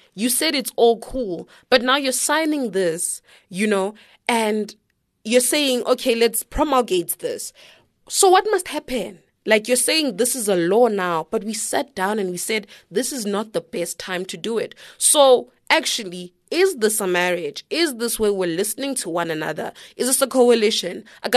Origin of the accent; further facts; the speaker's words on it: North West, South Africa; I grew up in the Northwest, so, you know, I learned Afrikaans from first grade.